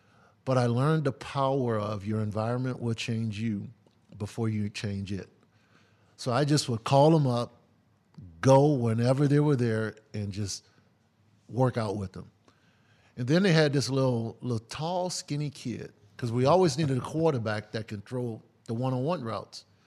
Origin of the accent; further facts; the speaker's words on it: New Orleans, Louisiana, United States; So growing up in New Orleans, dad and mom, two older brothers, I never had to look outside of my house for a role model.